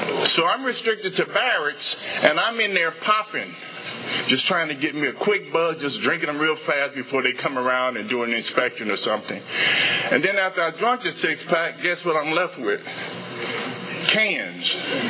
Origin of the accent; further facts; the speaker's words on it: Mississippi, United States; I'm a southern boy. Let me tell you, I'm from Mississippi. I'm a southern boy. We don't get too much snow down south.